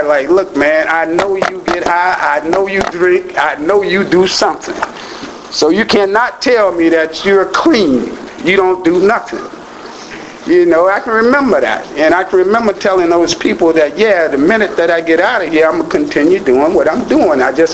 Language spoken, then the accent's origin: English; Fort Pierce, Florida, United States; I was born and raised here in Fort Pierce.